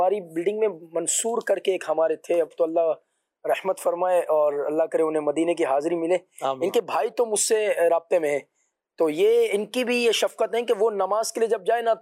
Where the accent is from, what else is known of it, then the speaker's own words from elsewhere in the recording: Karachi, Sindh, Pakistan; born there; پھر اس کے بعد جو پیدائش جو ہے وہ یقیناً کراچی.